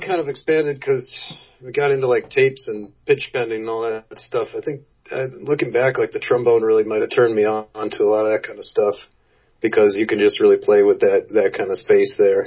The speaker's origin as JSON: {"language": "English", "region": "Maryland", "country": "United States", "tie": "born or raised there", "also_born_or_lived": "Washington DC / San Diego", "said": "I was born in D.C., popped out to San Diego for a year, but mainly grew up around the Maryland area."}